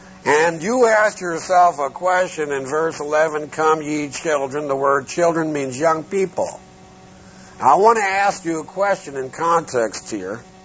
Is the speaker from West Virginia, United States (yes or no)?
no; Philadelphia, Pennsylvania, United States; And I said, I was raised in Philadelphia.